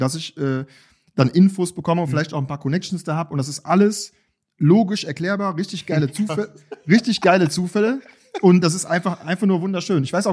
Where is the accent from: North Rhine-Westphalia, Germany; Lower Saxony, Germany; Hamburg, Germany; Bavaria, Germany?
North Rhine-Westphalia, Germany; Düsseldorf; In Düsseldorf, ja.